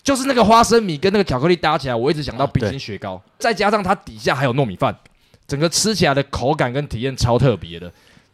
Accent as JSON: {"language": "Chinese", "country": "Taiwan", "said": "问我们说你们哪里来的，确认是台湾之后"}